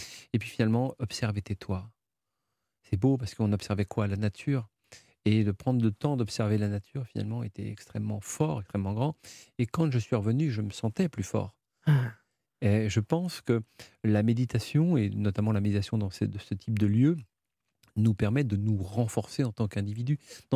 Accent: France; je suis un Français qui aime le Japon.

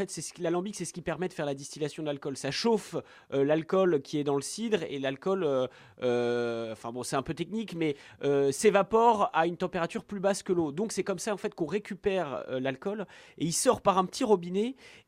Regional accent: Normandy, France; parce que moi je suis normand aussi

